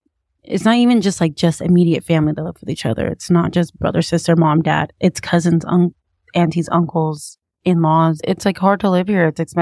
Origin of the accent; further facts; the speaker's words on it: Oregon, United States; I was born and raised in Oregon, so I'm American. But I'm full-blood Marshallese. My parents are Marshallese.